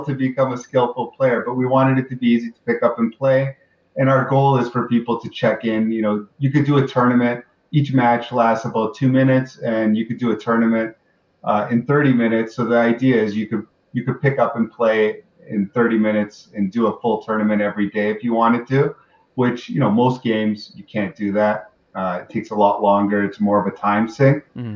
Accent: Canada; Yeah, I think being Canadian is definitely helpful.

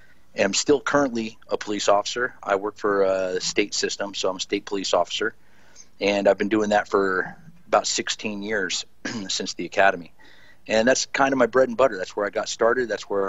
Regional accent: California, United States; I am. I'm based out of California now. I was born and raised here in Northern California.

